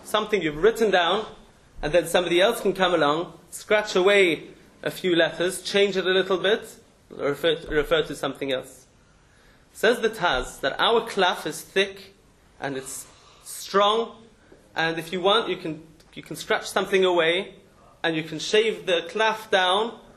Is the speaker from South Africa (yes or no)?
yes; South Africa; Most people know that I'm South African. I don't sound South African